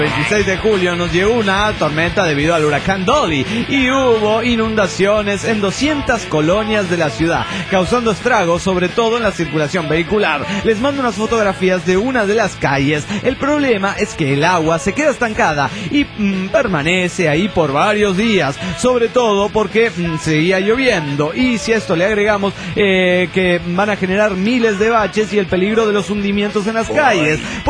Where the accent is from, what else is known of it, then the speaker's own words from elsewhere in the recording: Juliaca, Puno, Peru; de Juliaca, Perú.